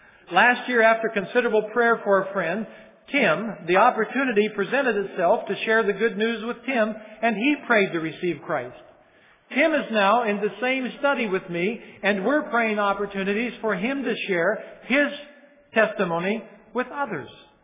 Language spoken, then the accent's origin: English; Oregon, United States; although the seminary is in Oregon, that's also my home state.